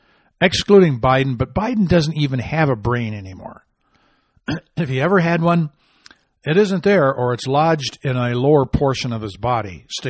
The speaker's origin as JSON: {"language": "English", "region": "Michigan", "country": "United States", "tie": "born or raised there", "said": "And then there's, growing up in Michigan, I got a humongous amount of Motown records."}